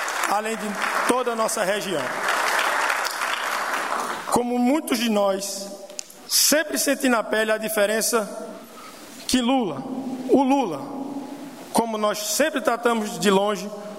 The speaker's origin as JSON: {"language": "Portuguese", "region": "Paraíba", "country": "Brazil", "said": "Sou da Paraíba, a Paraíba que tem João Pessoa, uma das capitais mais bonitas do Brasil, com águas quentes e belezas maravilhosas."}